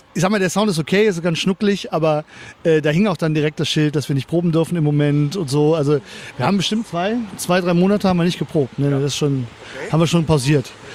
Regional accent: North Rhine-Westphalia, Germany; ich komme auch aus dem Kölner Umland, also eher aus dem Bergischen raus oder so.

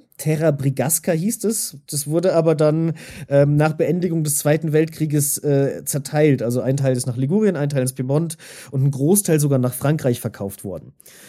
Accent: Germany; also born or lived in Austria; ich habe vorher 16 Jahre in Österreich gelebt. Als Deutscher in Österreich

